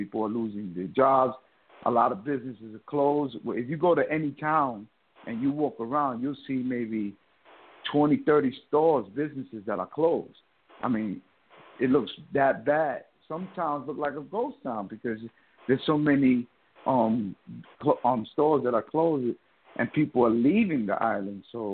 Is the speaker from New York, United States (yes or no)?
yes; New York, United States; moved away as an adult; now in Puerto Rico; Now, you walk around, because I'm from New York, and a light pole would have went down in New York, they'll fix it pretty quick.